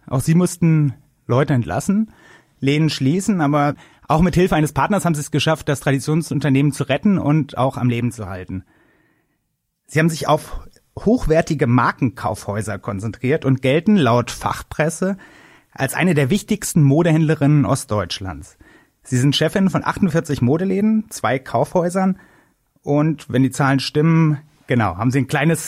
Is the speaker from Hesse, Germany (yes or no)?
yes; Frankfurt am Main, Hesse, Germany; born there; Und am Main, genau.